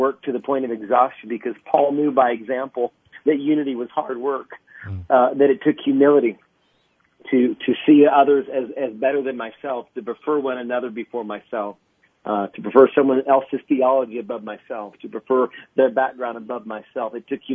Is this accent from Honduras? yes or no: yes; Honduras; Well, no, because I'm not from Mexico. Yeah. Well, you're brown. You're brown. What? You know? So, no, we speak Spanish in Honduras, right?